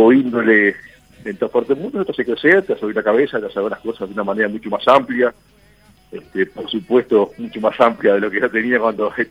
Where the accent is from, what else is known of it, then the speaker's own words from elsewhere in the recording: Canelones, Uruguay; Yo soy de Canelones, pero en realidad ahí de la de Violeta, que es la zona rural ahí de Canelones.